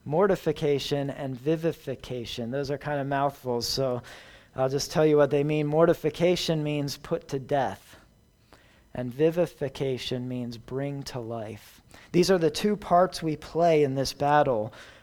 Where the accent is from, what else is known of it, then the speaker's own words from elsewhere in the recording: Philadelphia, Pennsylvania, United States; I grew up outside Philadelphia. And one thing people did out there was went tubing down the Delaware River.